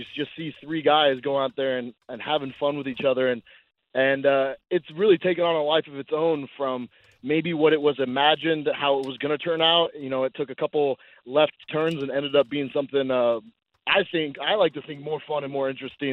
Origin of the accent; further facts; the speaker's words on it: Glendale, Arizona, United States; No, I'm actually from Arizona.